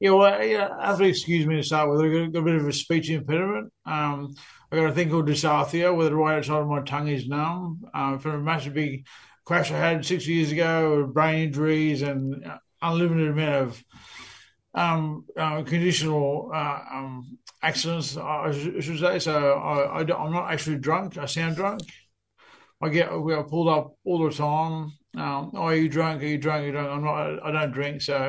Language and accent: English; Townsville, Queensland, Australia; born there; also born or lived in Wagga / Darwin / Brisbane / Gold Coast; Yeah, so I grew up, I was born in Townsville.